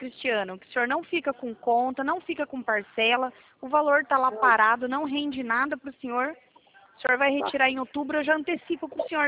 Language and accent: Portuguese; Maringá, Paraná, Brazil; born there; Ah, eu nasci em Maringá. Aí perto, né?